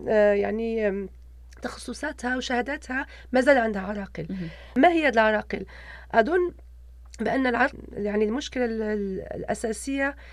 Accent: Morocco; أنا من المغرب

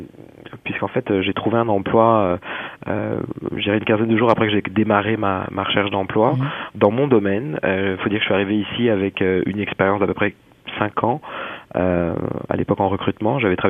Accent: France; now in Montréal, Canada; un peu l'image qu'on a quand on est français, les grands espaces, cette espèce de sentiment d'évasion

